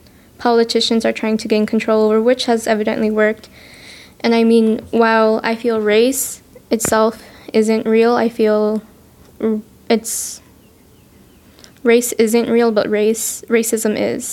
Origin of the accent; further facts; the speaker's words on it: United States; born there; yeah, I'm Mexican American because I was born here and my family's from Mexico